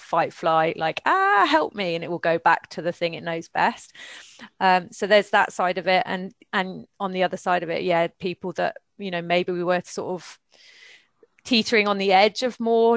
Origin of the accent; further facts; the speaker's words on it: England, United Kingdom; now in France; I grew up in England, like, I know how we drink.